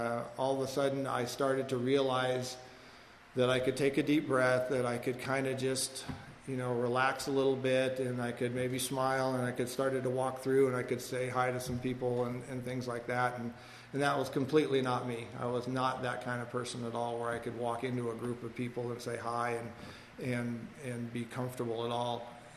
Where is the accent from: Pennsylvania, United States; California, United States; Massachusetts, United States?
California, United States; Agoura; Westlake Village where I grew up. I grew up in Agora, out in the Thousand Oaks area